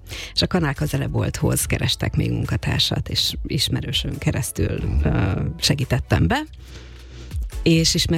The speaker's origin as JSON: {"language": "Hungarian", "region": "Budapest", "country": "Hungary", "said": "Budapestiként találkoztam ezzel a lehetőséggel, és hát a budapesti kulturális életben jelen voltam"}